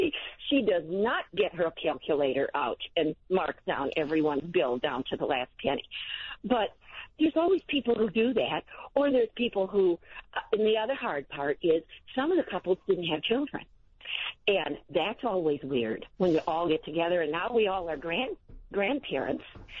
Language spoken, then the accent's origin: English; Michigan, United States; I really don't know her because I'm from Michigan.